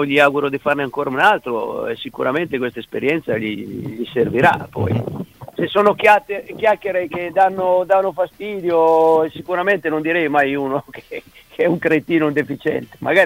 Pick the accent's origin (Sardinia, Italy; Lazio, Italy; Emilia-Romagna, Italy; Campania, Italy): Sardinia, Italy; io sono nato in Sardegna, in un paesino, una città, un paesino